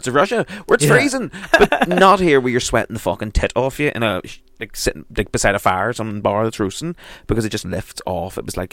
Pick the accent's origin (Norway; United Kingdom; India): United Kingdom; England; I'm like, Rusty, love, I'm English.